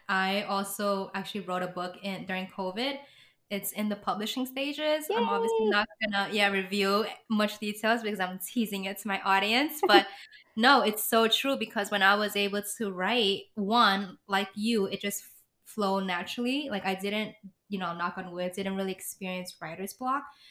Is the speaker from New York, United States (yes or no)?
yes; New York City, New York, United States; I'm a native New Yorker too.